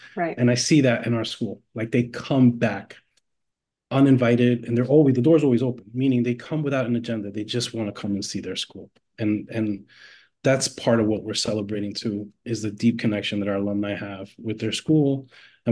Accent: New York, United States; growing up in New York, first generation, grew up low income and all that.

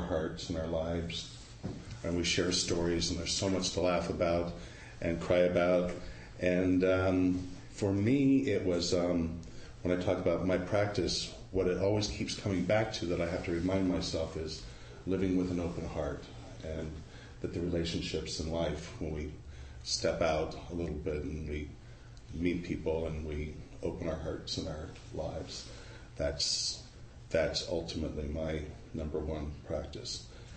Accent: Santa Monica, California, United States; born there; I was born in Santa Monica, by the beach. We lived in Palos Verdes on a house above a cliff above the ocean till I was about 5 years old.

